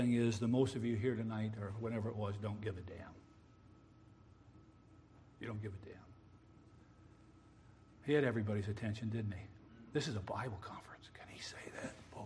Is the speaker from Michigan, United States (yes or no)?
yes; Holland, Michigan, United States; I grew up in West Michigan. Holland, Michigan